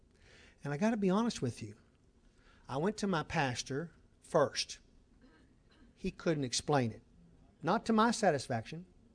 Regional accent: Marlow, Oklahoma, United States; I was born on November the 3rd, and the next Sunday, I was on a pillow in First Baptist Church in Marlow, Oklahoma, and until after I was my 18th year, I received a pin every year

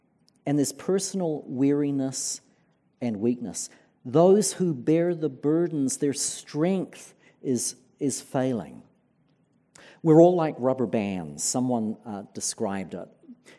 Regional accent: New Zealand; I'm from New Zealand, which is a post-Christian culture.

